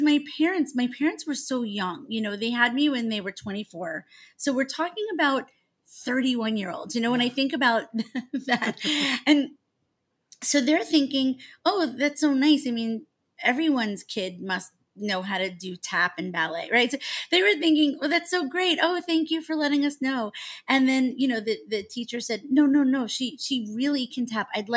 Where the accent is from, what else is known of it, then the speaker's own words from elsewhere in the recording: Long Island, New York, United States; So I grew up on Long Island in New York.